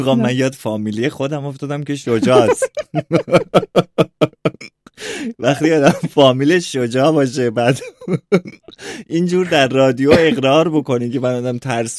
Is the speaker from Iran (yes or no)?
yes; Iran; شهر بازی خودمون در ایران یا اینجور جاها، من از بچگیم علاقه نداشتم